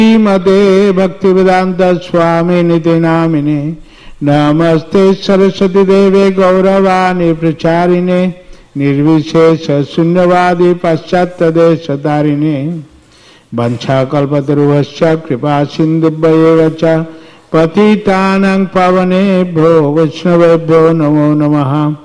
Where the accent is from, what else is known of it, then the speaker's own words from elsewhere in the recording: India; accent: Bengali; English is a second language; Because I'm my accent, English accent in Bengali, Indian, so it is better for me.